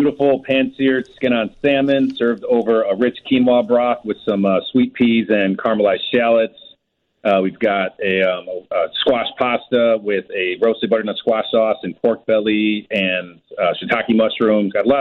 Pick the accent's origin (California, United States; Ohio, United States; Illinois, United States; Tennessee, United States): Illinois, United States; Chicago; Born and raised in Chicago, and I proudly went to the Cooking and Hospitality Institute of Chicago in downtown Chicago